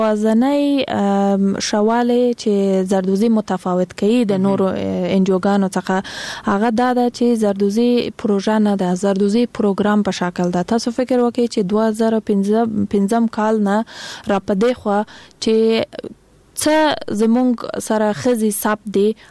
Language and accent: Pashto; Kandahar, Afghanistan; now in Kabul, Afghanistan; زه خپل د کندهار د ولایت یم